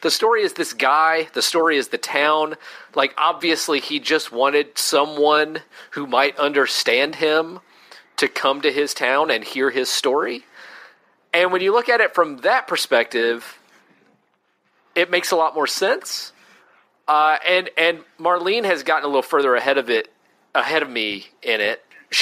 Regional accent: the South, United States; as a Southerner, it bugs me, because it presents, you know, not a great picture of the modern South in places

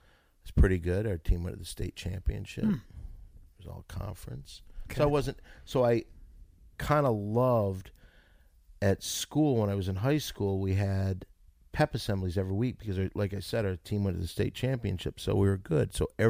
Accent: Saginaw, Michigan, United States; Saginaw, Michigan.

